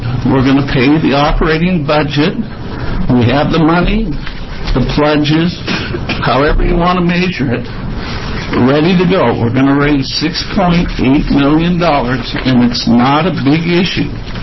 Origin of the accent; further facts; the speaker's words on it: Bend, Oregon, United States; I'm from Bend, Oregon.